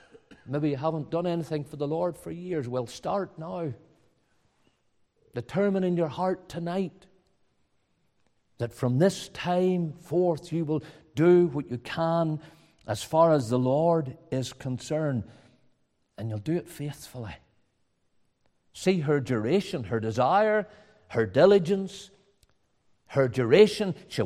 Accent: Ballymena, Northern Ireland, United Kingdom; I was originally from Ballymena, and it's been, I suppose, 30 years since I attended Ballymena regularly.

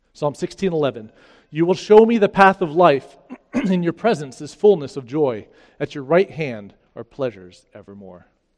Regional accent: Virginia, United States; I grew up in Virginia.

